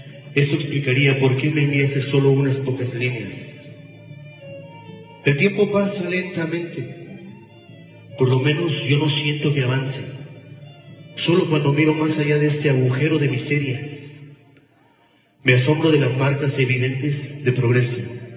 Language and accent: Spanish; Oaxaca, Mexico; originario de la Sierra Mazateca en Oaxaca, México.